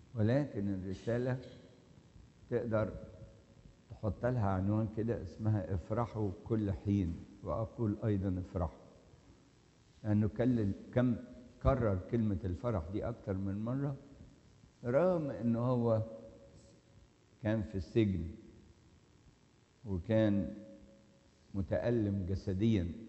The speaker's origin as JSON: {"language": "Arabic", "country": "Egypt", "said": "احنا اصلا مصريين، لو رحنا بلد مثلا احنا هنا مهاجرين"}